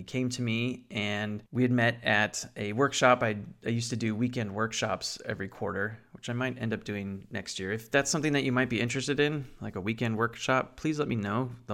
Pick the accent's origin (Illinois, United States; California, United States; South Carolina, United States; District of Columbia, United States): California, United States; Sorry, I grew up in Southern California. That's how I believed it was pronounced.